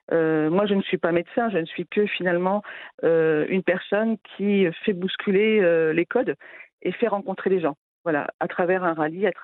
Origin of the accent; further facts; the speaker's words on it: France; born there; je suis née en France, de parents, je suis d'origine du Rif, de Nador. Et donc, je travaille en France et je suis franco-marocaine.